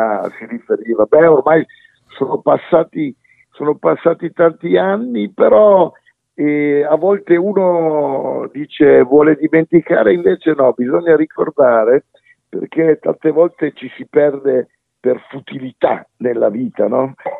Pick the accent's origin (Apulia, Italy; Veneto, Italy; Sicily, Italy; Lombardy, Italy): Sicily, Italy; Catania; Catanese puro, di genitori catanesi puri. Quindi sono siciliano al 100%.